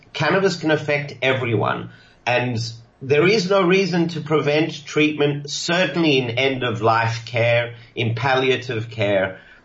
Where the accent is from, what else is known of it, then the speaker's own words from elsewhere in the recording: Australia; also born or lived in South Africa; So I was born in South Africa. I've actually never been to Cape Town. I've been to Johannesburg many, many times. I grew up in Australia.